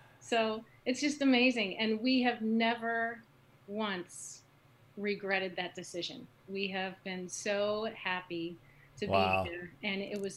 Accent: Chicago, Illinois, United States; now in Sandpoint, United States; But so anyway, we came from Chicago and we got here in 2006.

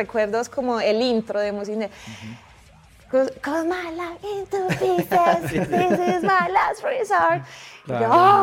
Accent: Yarumal, Antioquia, Colombia; porque en mi pueblo no

